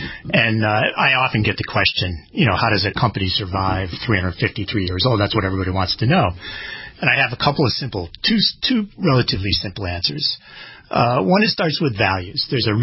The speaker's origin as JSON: {"language": "English", "country": "United States", "said": "And people ask me about working for a French company as an American, those kinds of things."}